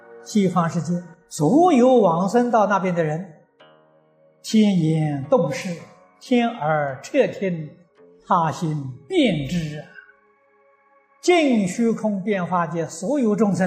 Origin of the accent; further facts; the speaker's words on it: China; 我们中国人常讲啊，举头三尺有神明啊